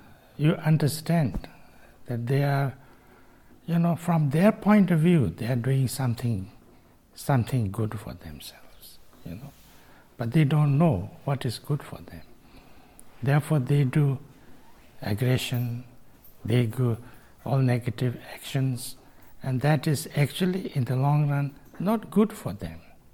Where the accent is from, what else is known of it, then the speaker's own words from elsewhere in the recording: Tibet, China; And my people, you know, I come from Tibet. I come from a calm region of Tibet, eastern. People there are called warriors, you know. The Kampas are supposed to be warriors.